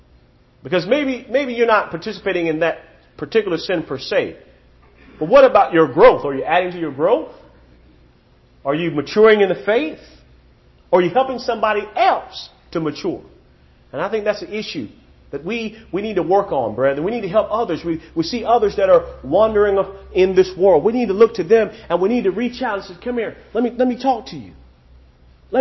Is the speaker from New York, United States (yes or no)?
no; South Carolina, United States; I'm from South Carolina. I know how to count.